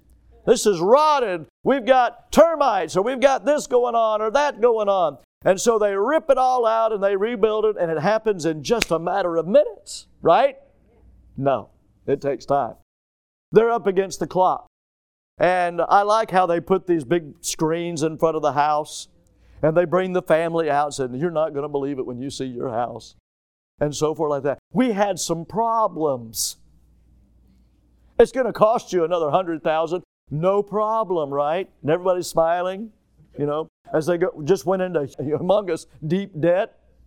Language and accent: English; Florida, United States; I'm from Florida. We have fish. I love fish. I'm from Florida.